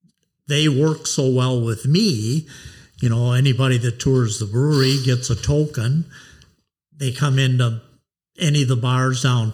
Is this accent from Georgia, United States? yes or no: no; New Glarus, Wisconsin, United States; I was born here, yep.